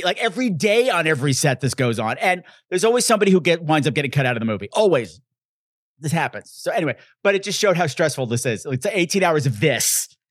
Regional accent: New York, United States; I can say that because I grew up on Long Island. If you grow up on Long Island, you're automatically Irish, Italian, and Jewish just from the air.

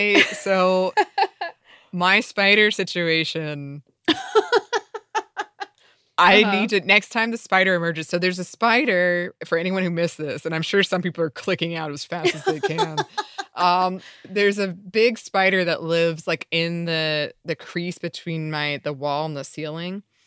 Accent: Australia; I'm Australian

